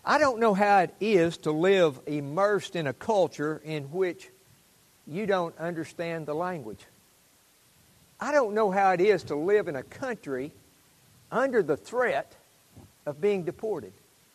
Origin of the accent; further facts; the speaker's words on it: Mount Ida, Arkansas, United States; I grew up in Mount Ida, Arkansas, and I didn't hear bad words all the time at my house or anything like